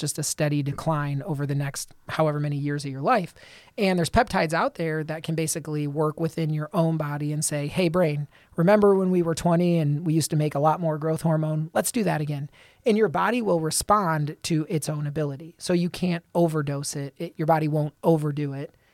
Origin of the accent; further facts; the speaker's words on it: Toledo, Ohio, United States; I grew up in Toledo. I went away for med school and residency, and I've been back for almost a decade.